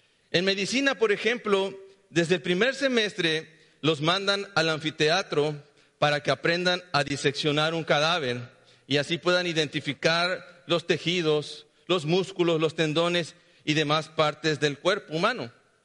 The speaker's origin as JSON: {"language": "Spanish", "country": "Mexico", "said": "ya saben cómo somos los mexicanos, que de todo nos reímos, ¿verdad? Hasta de nuestras desgracias."}